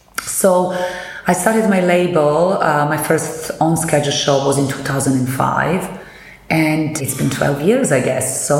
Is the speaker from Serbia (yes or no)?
yes; Belgrade, Serbia; I come from Belgrade, from Serbia